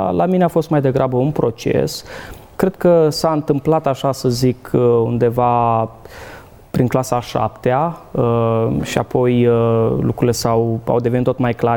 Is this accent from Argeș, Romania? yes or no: no; Viișoara, Constanța County, Romania; also born or lived in Medgidia; am crescut tot în județul Constanța, într-un sat, Viișoara se numește, până când am terminat clasa 8-a. Apoi am mers la liceu la Timișoara, la Liceul Teologic Baptist de acolo, după care am venit în București